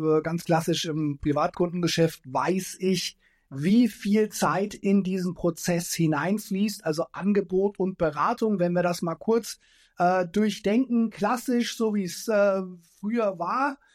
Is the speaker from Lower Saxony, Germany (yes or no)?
no; Nuremberg, Bavaria, Germany; born there; gebürtiger Nürnberger